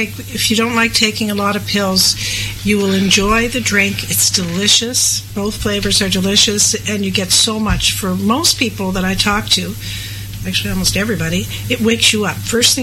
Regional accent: Scotland, United Kingdom; But if I was purchasing it, being Scottish like I am, I would probably get the Life Support chocolate.

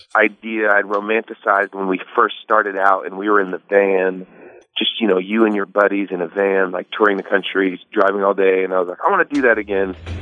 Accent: Eugene, Oregon, United States; I grew up in Eugene, Oregon, and I set the setting there, you know, born under the rain and the western wind.

